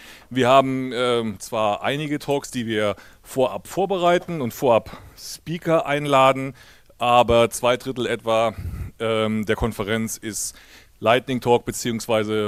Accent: Stuttgart, Baden-Württemberg, Germany; ich komme aus Stuttgart

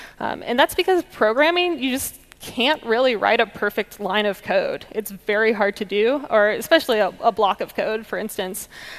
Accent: Kansas City, Missouri, United States; And I'm from Kansas City, Missouri. It's right there in the middle of the US.

